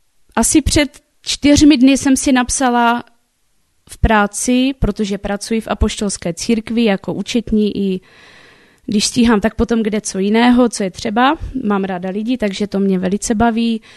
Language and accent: Czech; Havířov, Moravian-Silesian Region, Czechia; Jsem z Havířova